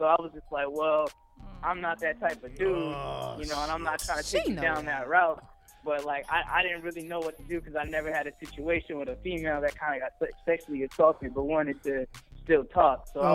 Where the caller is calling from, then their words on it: North Carolina, United States; I'm calling from North Carolina.